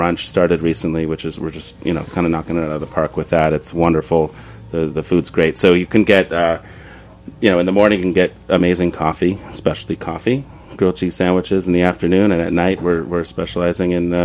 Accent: Long Island City, New York, United States; We live in Queens. I was raised in Long Island City.

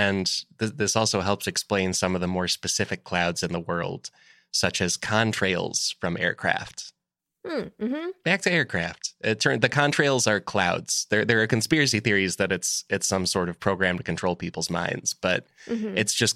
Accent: Ireland; For the Irish, they'd do it. Yeah. Even though it would look extremely polluted, it's like, it's fun. We're Irish.

